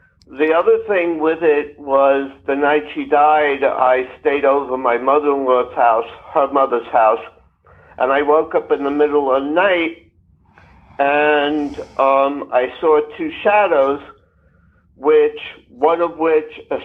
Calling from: New York City, New York, United States; I'm calling from New York City.

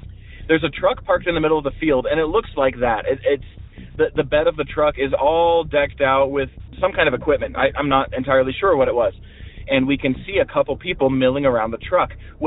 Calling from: Montana, United States; I'm calling you from Montana.

